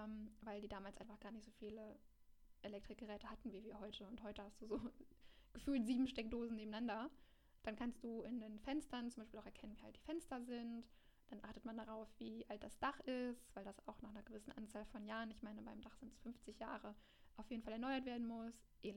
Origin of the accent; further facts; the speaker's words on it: Düsseldorf, North Rhine-Westphalia, Germany; Ich komme aus Düsseldorf